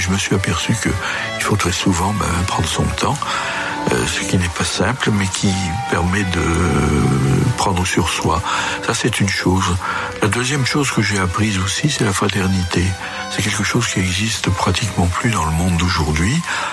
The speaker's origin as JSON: {"language": "French", "town": "Rennes", "region": "Brittany", "country": "France", "tie": "born there", "said": "Père Breton, comme vous le rappelez, je suis né à Rennes, en 1933, l'année de l'avènement d'Hitler, et j'ai vécu ensuite dans d'autres régions de France. Ma mère était berrichonne, et j'appartiens, si vous voulez, à la France profonde"}